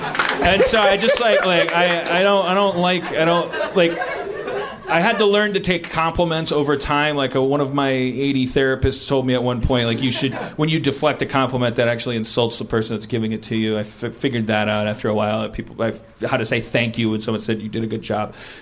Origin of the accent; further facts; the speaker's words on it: Wisconsin, United States; That area, because I'm from Wisconsin and I grew up with.